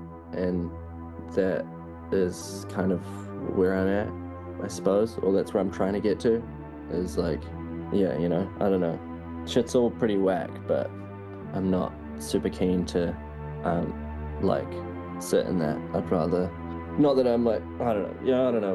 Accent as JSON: {"language": "English", "town": "Palmerston North", "region": "Manawatū-Whanganui", "country": "New Zealand", "tie": "born or raised there", "said": "because I grew up in Palmerston North, and I've got so many memories"}